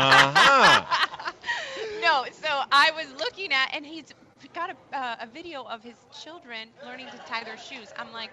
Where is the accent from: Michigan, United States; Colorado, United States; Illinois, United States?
Michigan, United States; I'm from Michigan, so like, don't even bring in the Lions into this conversation.